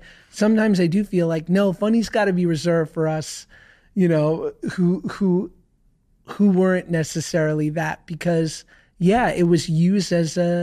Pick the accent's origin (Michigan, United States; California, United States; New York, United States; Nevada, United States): New York, United States; I grew up in New York. I'm not a Nepo baby. I have no connection to show business other than a very shticky mother.